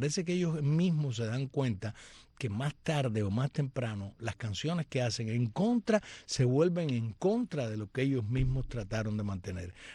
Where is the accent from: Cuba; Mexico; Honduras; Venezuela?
Cuba; que soy una cubana para el bien y no para el mal.